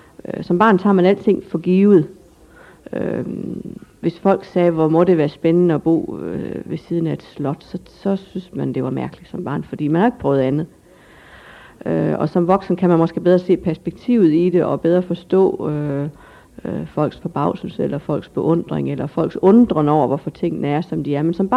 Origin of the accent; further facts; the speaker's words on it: Højris, North Denmark Region, Denmark; moved away as an adult; also born or lived in Aarhus / Copenhagen; jeg er født og opvokset på Højris. Så det går jo efterhånden nogle år tilbage. Så flyttede jeg herfra, da jeg blev student, da jeg var 18 år, og har så faktisk ikke haft bopæl på Mors i de mellemliggende år